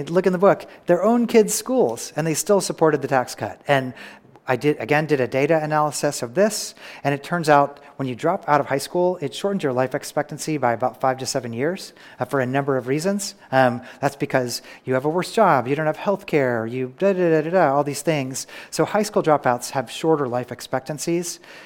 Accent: Kansas City, Kansas, United States; When I was growing up in Kansas City, the Kansas public schools were number 6 or number 7 in the nation

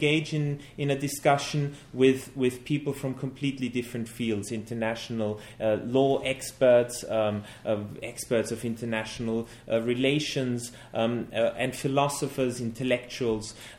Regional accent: Austria; English is a second language; Then I was a reporter on foreign issues in Austria, in my home country

